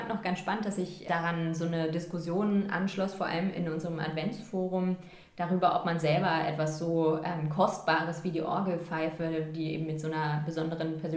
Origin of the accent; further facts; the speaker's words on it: Northern Germany, Germany; Und wir als Norddeutsche, uns ist klar, dass es sich dabei um ein altes Hanseschiff handelt.